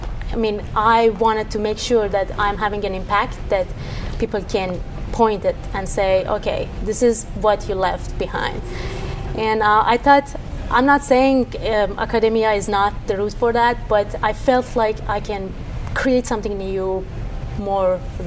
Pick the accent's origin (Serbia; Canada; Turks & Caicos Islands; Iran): Iran; moved away as an adult; now in Pittsburgh, United States; I come from Iran. I came to U.S. in 2011 to study